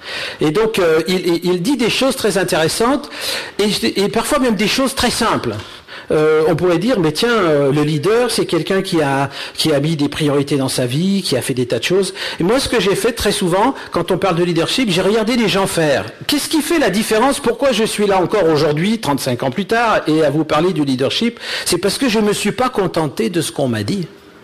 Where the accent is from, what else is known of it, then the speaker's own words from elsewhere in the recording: Lyon, Auvergne-Rhône-Alpes, France; born there; je suis né à Lyon, j'ai pas des parents chrétiens, je suis venu à la foi quand j'avais 18 ans, j'étais un beatnik des années 68